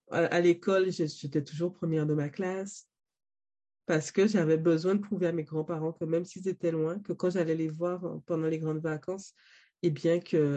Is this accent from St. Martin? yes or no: yes; St. Martin; born there; je suis née à Saint-Martin, qui est une île qui est à côté de Saint-Barthélemy.